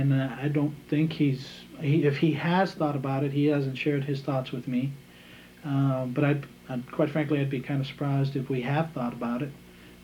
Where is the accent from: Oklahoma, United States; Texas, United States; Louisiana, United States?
Texas, United States; El Paso; So actually, I'm a first-generation American on my mother's side. Born and raised in El Paso. Graduated from Isleta High School, which is in what they call the Valley of El Paso.